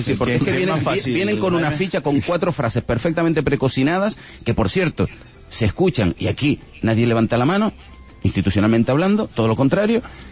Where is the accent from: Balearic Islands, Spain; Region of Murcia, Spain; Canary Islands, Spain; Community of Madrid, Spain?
Canary Islands, Spain